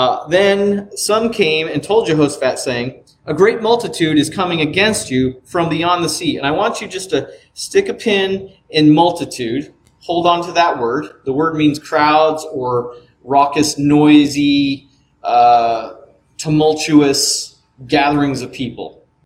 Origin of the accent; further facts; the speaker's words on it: Florida, United States; I would call it mountainous, but I'm from Florida.